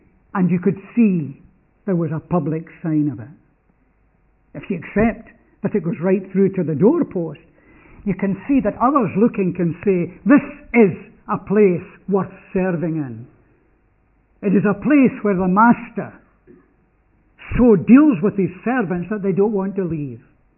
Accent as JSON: {"language": "English", "region": "Scotland", "country": "United Kingdom", "said": "It was to be in Europe. And that, as a Scotsman, was a big thing."}